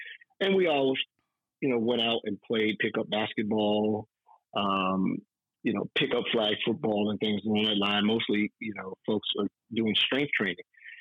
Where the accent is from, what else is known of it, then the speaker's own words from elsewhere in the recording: Atlanta, Georgia, United States; Yes, I am. Grady baby. Now, man, I am born and raised in Atlanta.